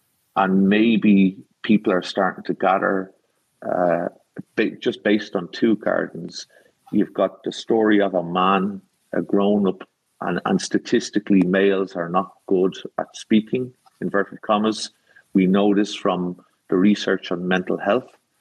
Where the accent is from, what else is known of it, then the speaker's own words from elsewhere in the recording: Ireland; something I would have seen as an Irish guy from this hemisphere